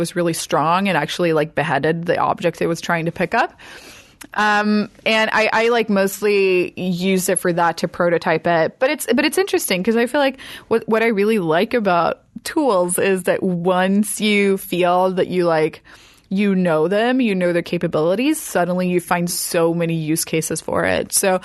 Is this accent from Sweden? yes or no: yes; Sweden; I'm European, I'm from Sweden